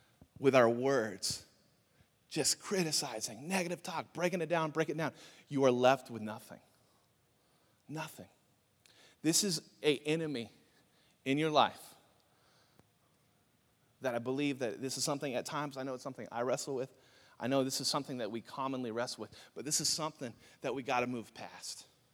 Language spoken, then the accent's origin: English; California, United States; Listen, I'm from California, not Mexico, all right?